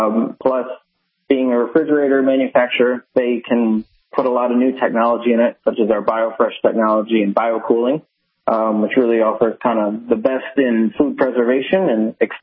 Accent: Michigan, United States; moved away as an adult; now in Miami, United States; Yeah, well, I'm a Midwest guy. I've been born and raised in Michigan, so grew up there almost my entire life.

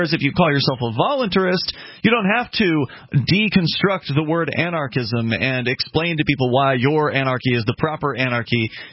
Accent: the South, United States; born there; And I was born in the South, right?

